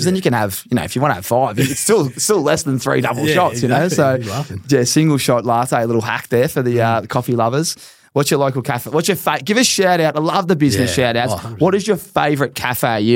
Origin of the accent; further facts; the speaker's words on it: Castlemaine, Victoria, Australia; I'm just from Castlemaine. I'm not you, mate. I'm a lad.